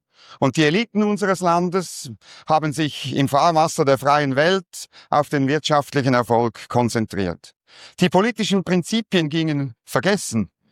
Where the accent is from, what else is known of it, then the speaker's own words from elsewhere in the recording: Switzerland; Erstens wissen wir alle, dass wir als Schweizer mehr persönliche Freiheit genießen